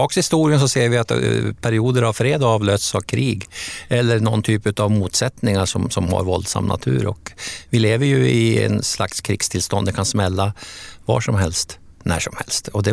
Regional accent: Hamrången, Gävleborg County, Sweden; Men ändå, vi är rätt långsinta där uppe i Hamrången, va?

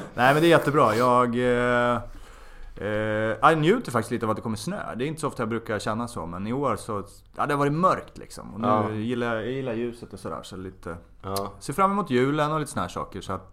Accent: Borlänge, Dalarna County, Sweden; now in Täby, Sweden; Jag kommer från Borlänge. Utkanten av Borlänge kan man säga. Förorten, ja, Skräddarbacken. Skräddarbacken utanför Borlänge jag växte upp i. Och bodde där i, att jag flyttade till Stockholm då, vilket ju var 96-97 årsskiftet där.

